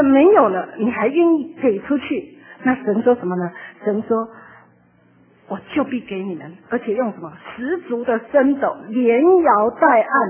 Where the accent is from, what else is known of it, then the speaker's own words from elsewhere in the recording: Taiwan; now in Los Angeles, United States; 那我从台湾来我只带了几千块